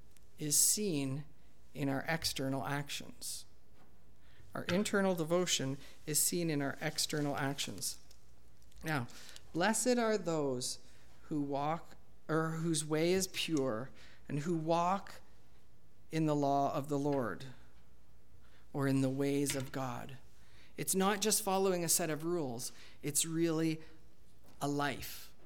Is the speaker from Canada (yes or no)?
yes; Canada; I'm a proud Canadian. Remember the beer commercial? I am Canadian.